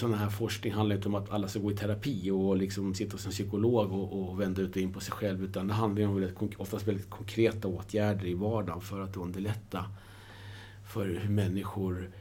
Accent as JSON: {"language": "Swedish", "town": "Västerås", "region": "Västmanland County", "country": "Sweden", "said": "Jag kommer från Västerås och sen spelat i klubben i många år själv som barn och ungdom."}